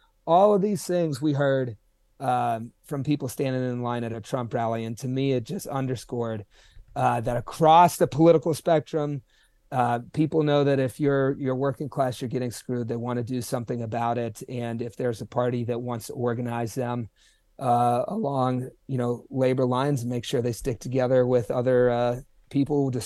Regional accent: Ohio, United States; I grew up in the Ohio Valley, where a lot of those folks are headquartered.

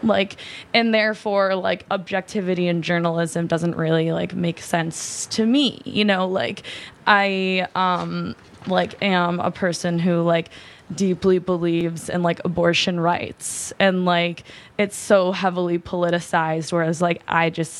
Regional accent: Detroit, Michigan, United States; I grew up in Detroit watching Kwame Kilpatrick, be, run our city

